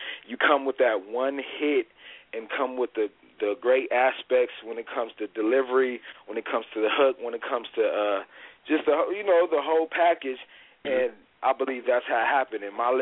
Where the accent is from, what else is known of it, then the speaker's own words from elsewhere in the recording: Chicago, Illinois, United States; I'm from Chicago, my hometown Chicago.